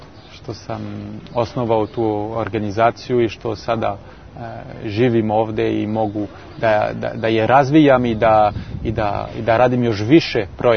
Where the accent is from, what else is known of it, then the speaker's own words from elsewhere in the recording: France; Serbian is a second language; kad sam ja došao kao Francuz, oni su bili oduševljeni, oni su me prihvatili, nije bilo nikakvih problema nikada.